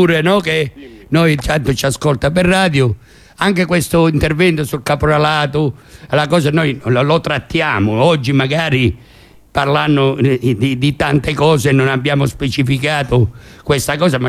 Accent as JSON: {"language": "Italian", "region": "Calabria", "country": "Italy", "said": "a me due volte, perché sono calabrese"}